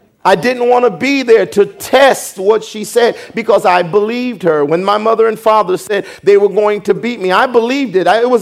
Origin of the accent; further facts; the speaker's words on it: United States; I associate with my buddies that I grew up with around Susquehanna Avenue, Van Pelt Street and all